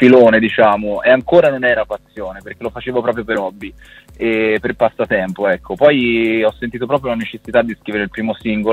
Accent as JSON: {"language": "Italian", "town": "Florence", "region": "Tuscany", "country": "Italy", "said": "io sono di Firenze, diciamo vicino a Firenze, sono in un paesino sperduto"}